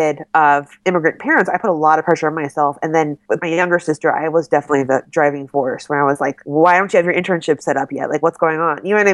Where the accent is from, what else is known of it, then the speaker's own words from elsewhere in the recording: Richmond, Virginia, United States; And, you know, I grew up in Richmond and there just weren't that many writers that I was coming in contact with.